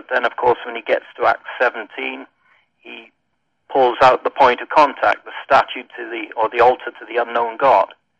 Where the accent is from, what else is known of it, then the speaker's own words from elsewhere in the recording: Wales, United Kingdom; also born or lived in England / Scotland; I grew up in Wales, and I've lived in England, I've lived in Scotland, and I've ministered in Northern Ireland, so I have a taste of all four parts of the United Kingdom.